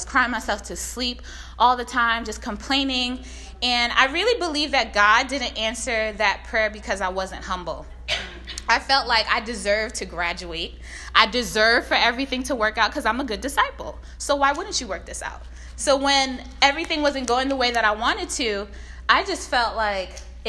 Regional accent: Haiti; now in United States; He's worked two jobs since he came into America to support my siblings and I. We're immigrants. We're from Haiti.

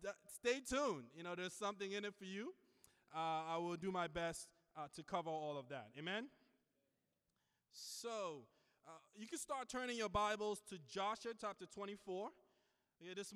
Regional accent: Nigeria; English is a second language; I am from Nigeria, but it's been a long time.

